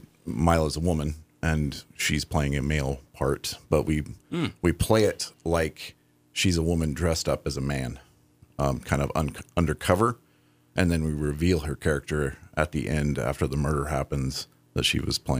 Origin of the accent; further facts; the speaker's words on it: Idaho, United States; I was born and raised in Northern Idaho.